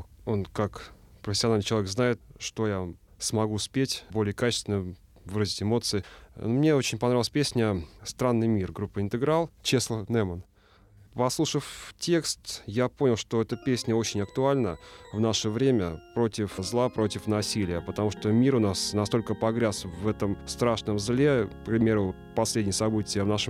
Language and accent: Russian; Volgograd, Volgograd Oblast, Russia; now in Saint Petersburg, Russia; Да, я из Волгограда.